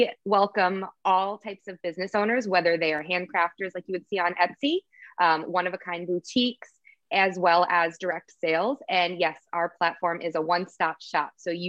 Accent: Florida, United States; now in Maine, United States; I'm originally from Florida, not New York, and I am now in Maine.

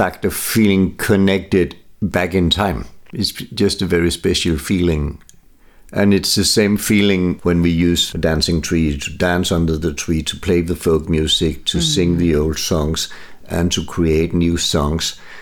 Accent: Silkeborg, Central Denmark Region, Denmark; English is a second language; I grew up in Silkeborg in the middle of Jutland, where there's quite a bit of forest.

